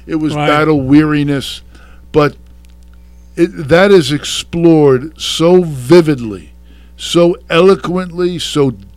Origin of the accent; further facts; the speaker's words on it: Long Island, New York, United States; … and I have known each other since we were kids, growing up on Long Island, not too far from here.